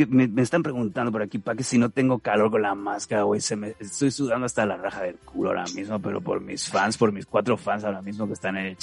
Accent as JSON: {"language": "Spanish", "country": "Mexico", "said": "yo, que soy mexicano."}